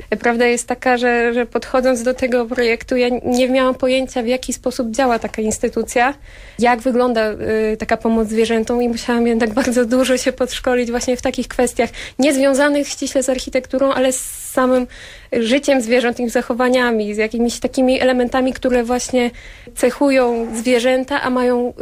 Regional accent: Skórcz, Pomeranian Voivodeship, Poland; I pochodzę ze Skurcza, więc wychowałam się w okolicach Borów Tucholskich i ta natura, ta przyroda w sumie towarzyszyła mi na co dzień

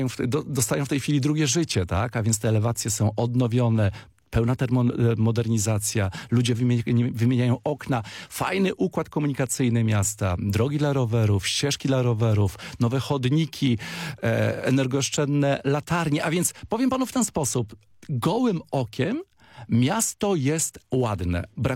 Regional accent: Kartuzy, Pomeranian Voivodeship, Poland; now in Starogard Gdański, Poland; ja już w Starogardzie mieszkam 50 lat. W 1973 roku z rodzicami przeprowadziliśmy się ze stolicy Kaszub, z Kartuz. Jestem Kaszubem z krwi i kości i w Starogardzie mieszkam już 50 lat.

